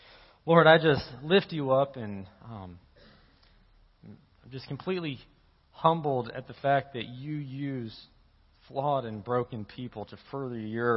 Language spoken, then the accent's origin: English; Prattville, Alabama, United States; now in Colorado, United States; So my wife and I, we live in Colorado. We've been there for about the past 4 years, and we're from Prattville. And because we're from this community, we really have a heart for this community.